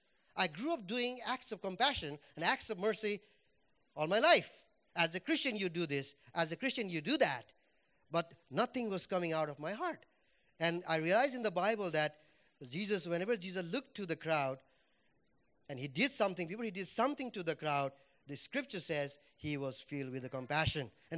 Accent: Nepal; English is a second language; And when I came from Nepal, you know, Brand Cree was my small group leader.

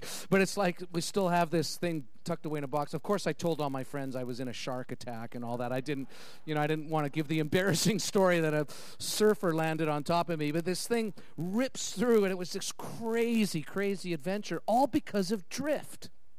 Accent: Calgary, Alberta, Canada; We're from Calgary, right?

